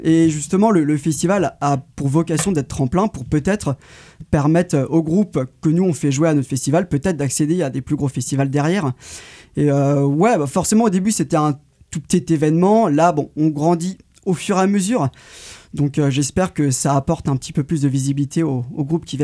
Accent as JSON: {"language": "French", "town": "Montfort-sur-Meu", "region": "Brittany", "country": "France", "said": "on vient tous des alentours de Montfort-sur-Meux, Montfort-Communauté, donc à 20-25 minutes d'ici à de Vigean."}